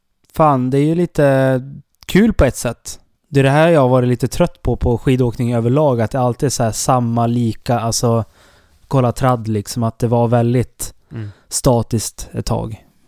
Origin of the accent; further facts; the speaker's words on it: Evertsberg, Dalarna County, Sweden; Evertsbergsrännet hemma min hemby Evertsberg, halvvägs på Vasan, körde sig helgen